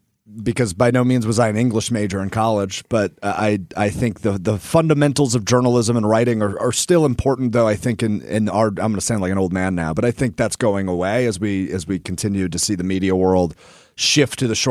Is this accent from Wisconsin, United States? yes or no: yes; Green Bay, Wisconsin, United States; I grew up in Green Bay, so I'm right in the backyard of the Packers